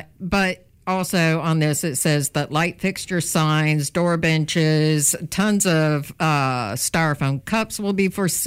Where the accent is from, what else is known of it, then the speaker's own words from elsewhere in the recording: Theodore, Alabama, United States; I grew up in Theodore